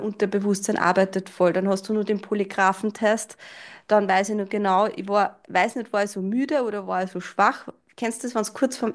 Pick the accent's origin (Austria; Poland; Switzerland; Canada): Austria; dass ich als Österreicherin da jetzt keine Qualifikation brauche für die Worlds.